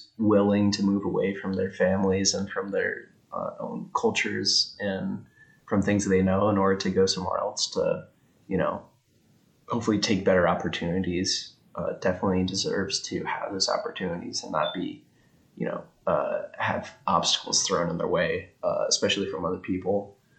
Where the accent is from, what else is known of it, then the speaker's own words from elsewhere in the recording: United States; I'm definitely Chinese American. And even though I'm Chinese American and, you know, my family's been here for some time now